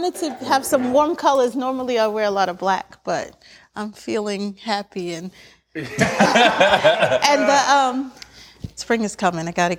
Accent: Northeast, United States; I'm from the Northeast, so I cook in the Northeastern style.

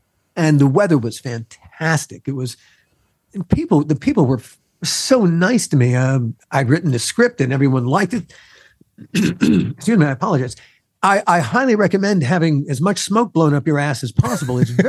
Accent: Baltimore, Maryland, United States; moved away as an adult; I grew up in Baltimore. I went to school in New York.

